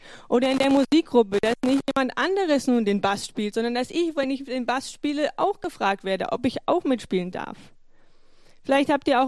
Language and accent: German; Eisenhüttenstadt, Brandenburg, Germany; born there; ich bin hier in Eisenhüttenstadt geboren